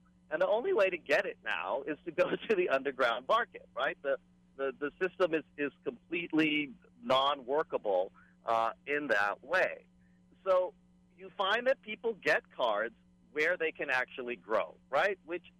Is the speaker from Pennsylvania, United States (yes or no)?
no; Manoa, Hawaii, United States; now in Hilo, United States; I'm actually right now sitting in my mother's hometown of Hilo, although I grew up in Manoa and in Ava on Oahu.